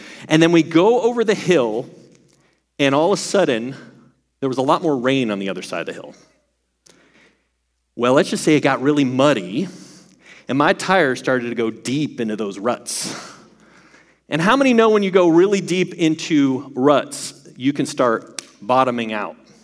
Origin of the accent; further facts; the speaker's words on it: New England, United States; Anyway, can you tell I'm from the East Coast, kind of snooty New England background?